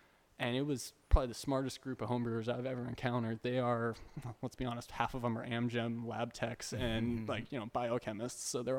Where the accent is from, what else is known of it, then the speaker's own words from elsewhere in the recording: Santa Barbara, California, United States; also born or lived in Ventura; I'm a Southern California guy. I grew up here in Santa Barbara, Ventura, and I knew that, you know, it was good to get away and see the world a little bit.